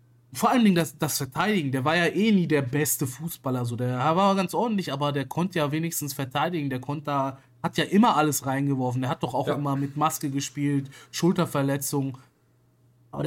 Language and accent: German; Aachen, North Rhine-Westphalia, Germany; wir kommen ja alle aus Aachen hier.